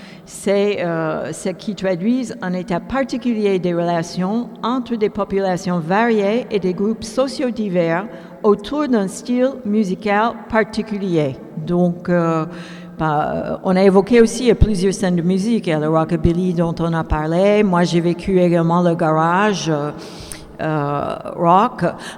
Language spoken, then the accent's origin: French; Detroit, Michigan, United States; French is a second language; moved away; J'ai vécu et photographié la scène punk et pré-punk dans ma ville natale de Détroit.